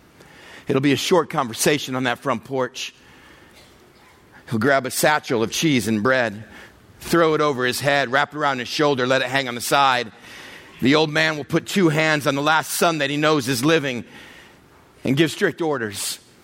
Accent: El Paso, Texas, United States; it was a good day for a first grade boy growing up in El Paso, Texas.

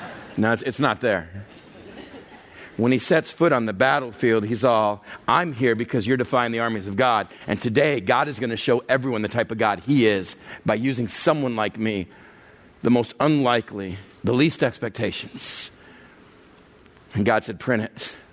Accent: Texas, United States; I come from West Texas.

